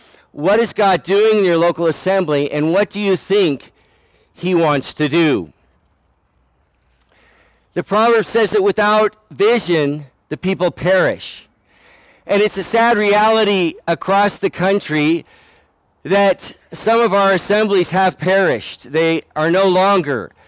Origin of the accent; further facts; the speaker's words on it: California, United States; now in Oakland, United States; I'm a native Californian. I grew up in Southern California.